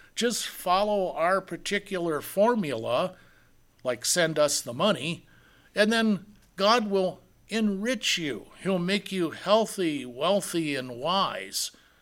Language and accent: English; Iowa, United States; I grew up in Iowa very close to several Amish communities.